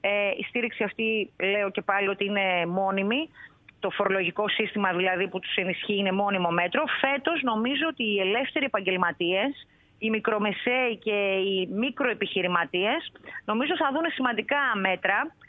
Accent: Grevena, Western Macedonia, Greece; κάθε φορά που έφευγα από την Αθήνα για να πάω στο χωριό μου στα Γρεβενά

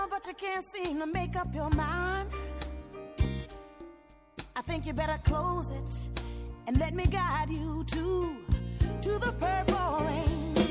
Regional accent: Greece; moved away as an adult; also born or lived in Calgary, Canada; Υπήρξα όταν έφυγα από την Ελλάδα, πήγα λόγω της Χούντας, πήγα στο Πανεπιστήμιο του Κάλγαρη στον Καναδά, όπου είχα ένα ξάδελφό μου και με κάλεσε και πήγα, και δεν ήξερα βέβαια ότι δεν επέστρεφα ποτέ.

